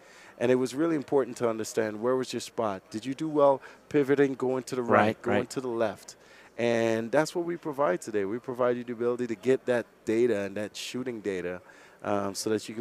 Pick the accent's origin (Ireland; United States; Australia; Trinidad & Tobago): Trinidad & Tobago; I'm from Trinidad.